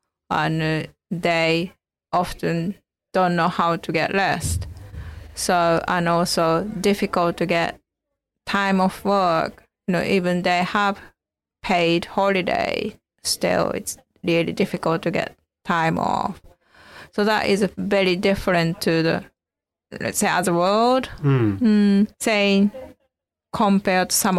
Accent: Tokyo, Japan; English is a second language; I'm from Tokyo.

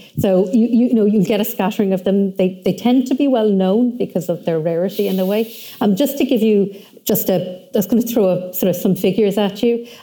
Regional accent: Limerick, Munster, Ireland; I'm from Limerick, but my family, a lot of us from East Clare.

